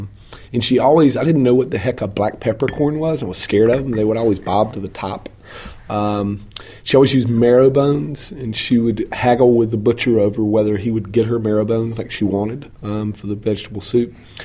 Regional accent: Georgia, United States; now in Mississippi, United States; As we talked about, I grew up in Georgia and now live in Mississippi.

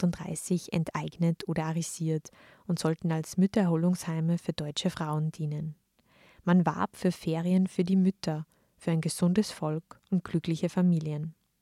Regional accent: Thalgau, Salzburg, Austria; mache ich mich auf den Weg von meiner Heimatgemeinde Thalgau im Flachgau aus nach St. Wolfgang und Strobel.

